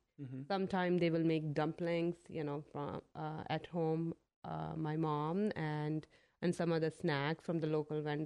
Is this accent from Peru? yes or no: no; India; now in United States; but we grew up in India with everything with ginger.